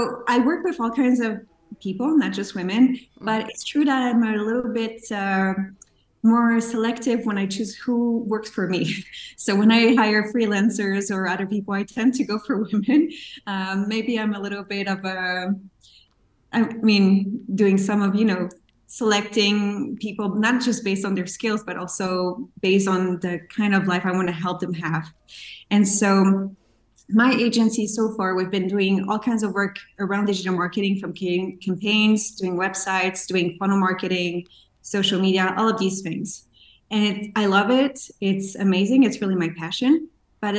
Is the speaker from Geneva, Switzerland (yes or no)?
yes; Geneva, Switzerland; moved away as an adult; also born or lived in Montreal, Canada / Seoul, South Korea / Singapore; I'm originally from Switzerland, from Geneva. That's where I grew up. But life took me abroad, and I had the opportunity to study in Montreal doing a Bachelor of Commerce.